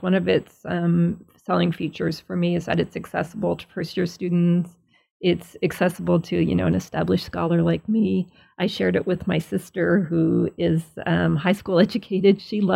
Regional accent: Nova Scotia, Canada; where I grew up in Nova Scotia is the same sort of whiteness.

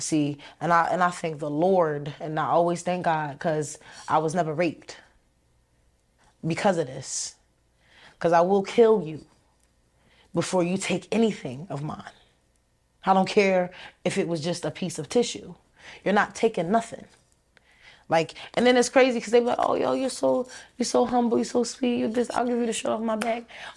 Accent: Philadelphia, Pennsylvania, United States; Just growing up in Philly. Like, that's why we live on the outskirts.

